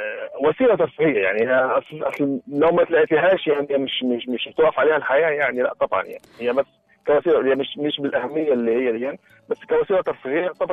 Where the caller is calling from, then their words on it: Saudi Arabia; انا بكلمك من السعوديه